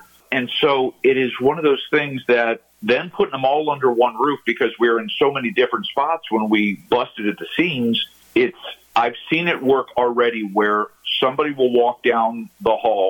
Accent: Dayton, Ohio, United States; a person who was my WGA director growing up in Dayton, Ohio

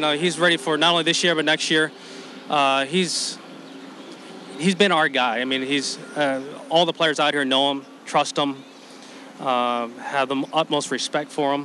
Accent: California, United States; she's, you know, born and raised in Southern Cal like I was

